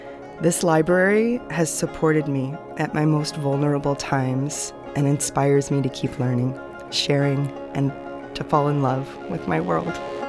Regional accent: San Antonio, Texas, United States; I grew up in San Antonio, Texas. I was a defiant teen with a difficult home life, but loved learning.

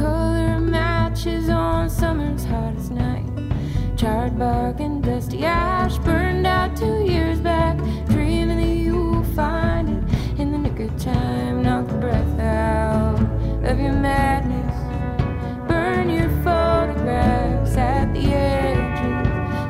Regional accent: Vermont, United States; now in Nashville, United States; When I grew up in Vermont, it's a tiny town. It's actually a marble town.

